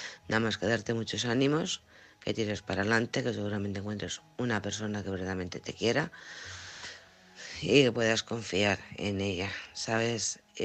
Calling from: Alcorcón, Community of Madrid, Spain; de Alcorcón.

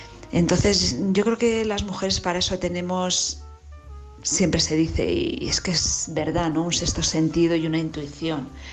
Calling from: Madrid, Community of Madrid, Spain; de Madrid.

